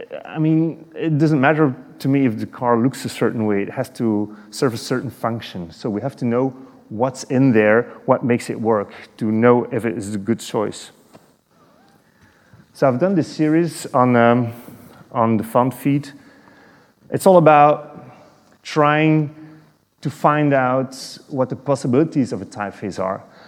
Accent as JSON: {"language": "English", "country": "Belgium", "said": "I come from Belgium, so this AZERTY is French"}